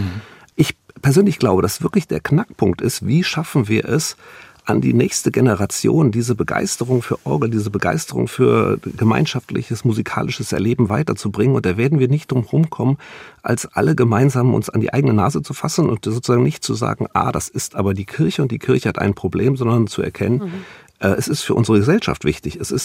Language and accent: German; North Rhine-Westphalia, Germany; ich bin ja Rheinländer